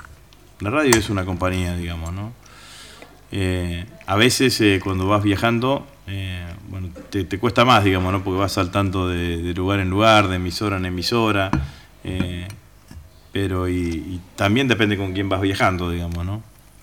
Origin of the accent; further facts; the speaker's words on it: Vera, Santa Fe, Argentina; born there; Además, nací en Vera hace 62 años, digamos, ¿no? Así que la televisión estaba lejos.